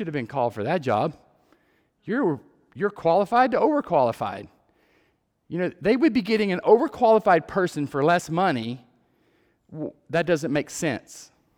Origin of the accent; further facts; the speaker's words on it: Texas, United States; accent: Texas; But the words, excuse my Texas accent, but the words of a poem from Robert Frost says this